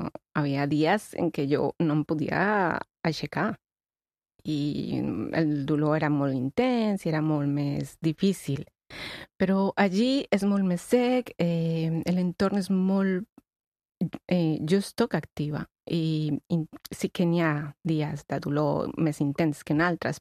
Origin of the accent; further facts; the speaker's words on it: Colombia; Catalan is a second language; now in Spain; De Colòmbia.